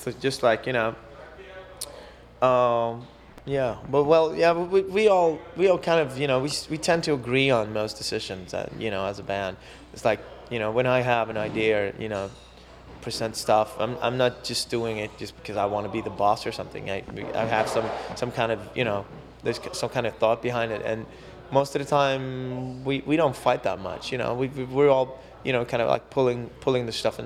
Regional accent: Sweden; I don't think everybody over here necessarily understands that we're from Sweden.

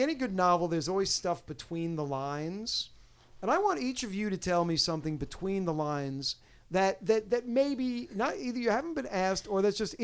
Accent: New York, United States; I'm from New York originally, but I've been here since 1989.

